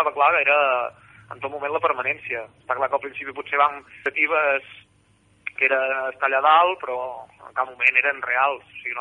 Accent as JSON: {"language": "Catalan", "town": "Girona", "region": "Catalonia", "country": "Spain", "said": "Home, com a gironí, com a equip que proper"}